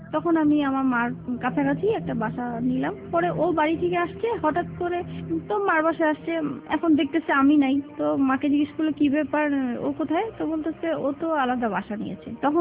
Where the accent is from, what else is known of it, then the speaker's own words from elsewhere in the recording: Dhaka, Dhaka Division, Bangladesh; যেহেতু ঢাকায় বড় হয়েছি